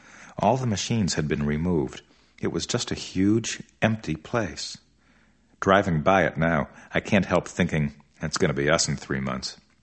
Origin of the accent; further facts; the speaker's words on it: Barrington, United States; It's true, I was born and raised in Barrington, so I do feel at home here.